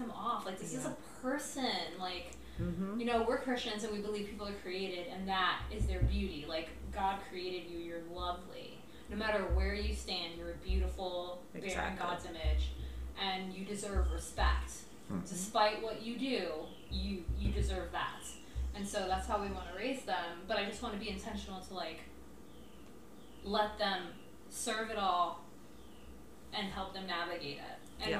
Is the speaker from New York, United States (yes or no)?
yes; New York, United States; I grew up in Greenwich Village, my babysitter Joey was gay.